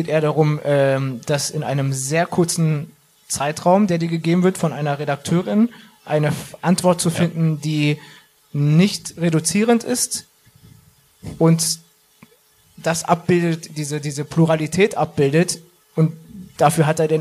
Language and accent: German; Berlin, Germany; was West-Berlin angeht, was die Ecke betrifft, in der ich gewohnt habe oder wo ich aufgewachsen bin